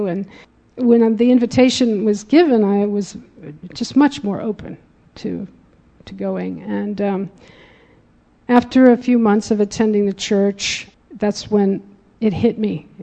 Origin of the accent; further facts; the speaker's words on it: Clearwater, Florida, United States; Cool thing was, I grew up in Clearwater, Florida, just so you all know I'm from that area.